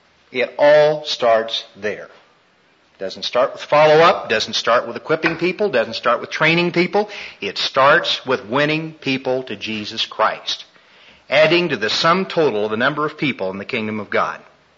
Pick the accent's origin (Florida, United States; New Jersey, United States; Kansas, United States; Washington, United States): Kansas, United States; Smith Center; Now, I come from Smith Center, Kansas. Has anybody ever heard of Smith Center, Kansas?